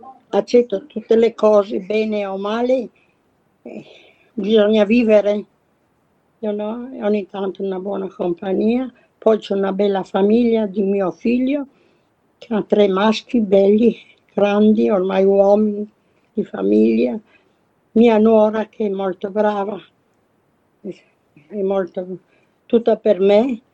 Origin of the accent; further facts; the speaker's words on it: Trieste, Friuli-Venezia Giulia, Italy; moved away as an adult; now in Australia; All'11 di novembre vengo da Trieste, Italy.